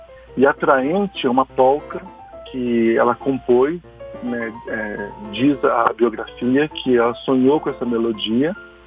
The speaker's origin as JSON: {"language": "Portuguese", "region": "São Paulo", "country": "Brazil", "tie": "born there", "said": "Sim, eu nasci em São Paulo, iniciei minha formação musical também lá em São Paulo."}